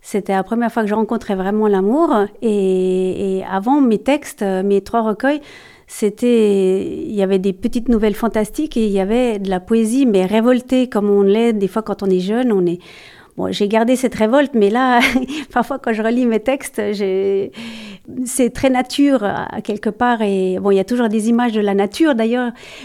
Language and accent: French; Geneva, Switzerland; je suis retournée chez moi à Genève